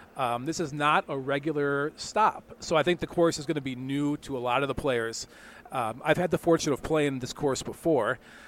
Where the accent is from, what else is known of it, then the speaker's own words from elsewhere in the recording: United States; But as an American, I want the Americans to win